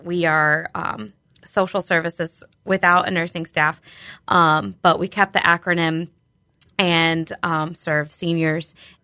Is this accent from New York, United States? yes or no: no; Galesburg, Illinois, United States; I grew up in Galesburg, so I'm really excited to be back in town and working in Galesburg.